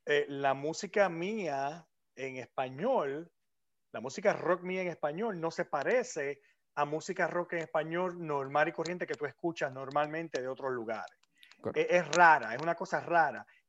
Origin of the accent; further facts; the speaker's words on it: Puerto Rico; creciendo en Puerto Rico, yo crecí, como tú dices, yo crecí con … yo crecí con … con todas esas bandas legendarias de los 80 y de los 90.